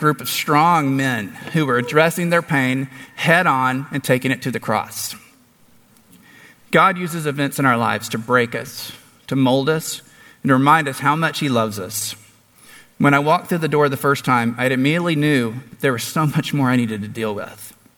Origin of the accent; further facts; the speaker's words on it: Tyler, Texas, United States; I grew up in Tyler, Texas, and was youngest of four.